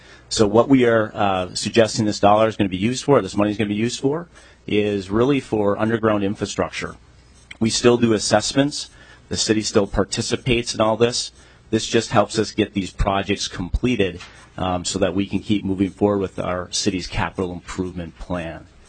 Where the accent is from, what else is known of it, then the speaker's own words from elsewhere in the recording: Minnesota, United States; as Representative Murphy said. I'm down from the North Shore.